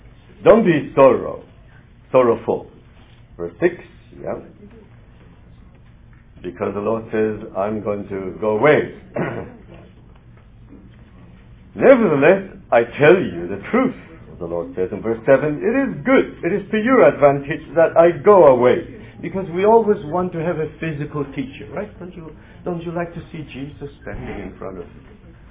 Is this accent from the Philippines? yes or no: yes; Philippines; born there; when I was young, I was born in the Philippines. Philippines is a Catholic country.